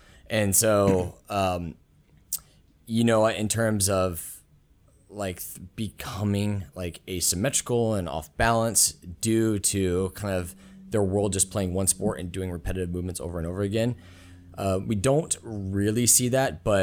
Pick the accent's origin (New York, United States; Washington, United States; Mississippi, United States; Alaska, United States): Washington, United States; Edgewood; So I grew up in a small town called Edgewood, Washington, which is on the North Hill of Puyallup. So if any Seattleites are listening, the 253 is where I grew up.